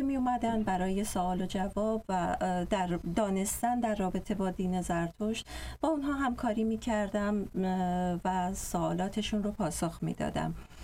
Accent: Tehran, Tehran Province, Iran; در خانواده زرتشتی به دنیا آمدم در تهران و تحصیلاتم رو در ایران انجام دادم

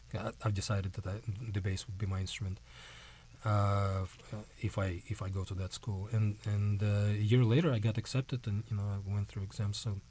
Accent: Moscow, Russia; I'm Russian, just to let people know, right? I'm Russian. I was born in Moscow in Russia and grew up there.

